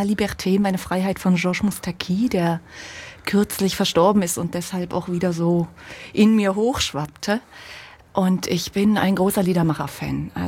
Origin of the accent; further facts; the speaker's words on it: Germany; na, ich bin ja ein Kind der DDR. In einem kleinen Dorf aufgewachsen, 500 Meter vom Sperrgebiet.